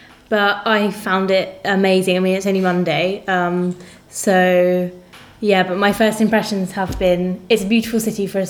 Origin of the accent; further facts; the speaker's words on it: Bristol, South West England, United Kingdom; I also represent Southwest, and I'm from Bristol.